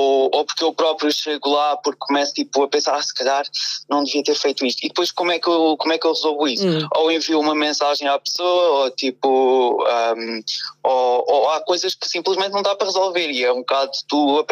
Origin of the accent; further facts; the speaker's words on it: Lisbon, Portugal; Ainda por cima, porque sou de Lisboa